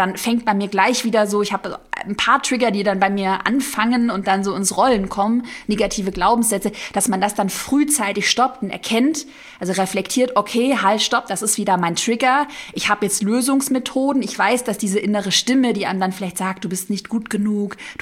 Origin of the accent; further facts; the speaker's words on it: Baden-Württemberg, Germany; born there; ich bin ja geboren im Schwabenland, so ein bisschen diese Schwabenmentalität, schaffe, schaffe, Häusle baue, also kenne ich super gut auch so von meiner Family.